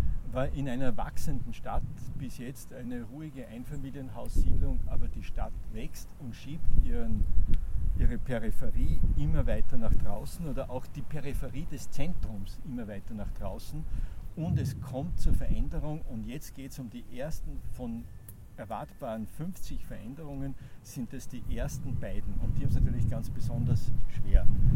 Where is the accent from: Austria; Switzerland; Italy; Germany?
Austria; Waidhofen an der Ybbs, Lower Austria; in meiner Heimatstadt Weidhofen an der Ybbs